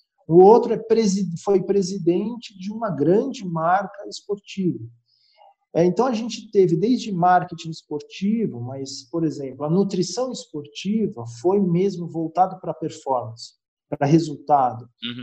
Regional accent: São Paulo, Brazil; porque eu sou de São Paulo.

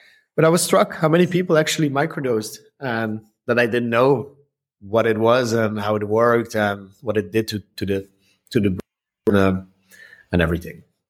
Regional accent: Ghent, Flanders, Belgium; also born or lived in Brussels; I'm a simple guy from Belgium. I grew up in Ghent, but I lived in Brussels for about 15 years.

